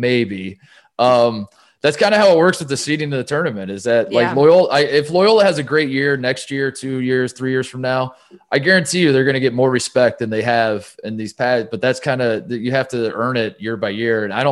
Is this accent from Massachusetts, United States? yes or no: no; Indianapolis, Indiana, United States; I grew up in Indy, and I go to Butler games when I was growing up.